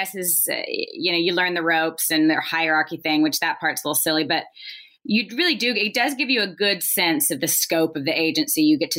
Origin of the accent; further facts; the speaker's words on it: Nashville, Tennessee, United States; I was born and raised in Nashville